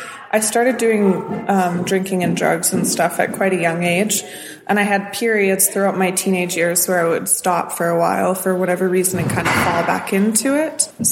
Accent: Saskatoon, Saskatchewan, Canada; I grew up in Saskatoon. Always lived here. I grew up with my mom and my three siblings.

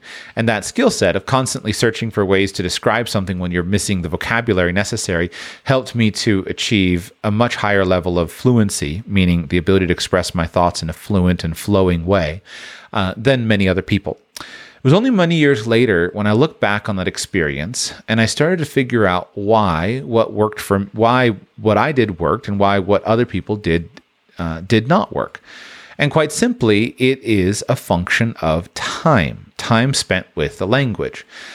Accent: Florida, United States; I grew up in South Florida. I was surrounded by Spanish-speaking people on occasion, but I had no consistent exposure to the language.

